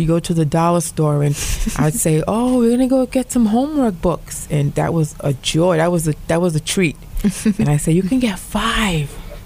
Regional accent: Hartford, Connecticut, United States; born there; Well, I was born in Hartford Projects. Born to my mom, a single mom.

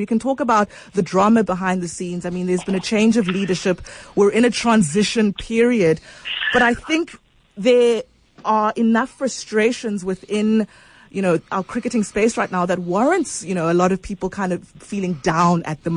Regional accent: South Africa; it's been a roller coaster ride being a South African citizen.

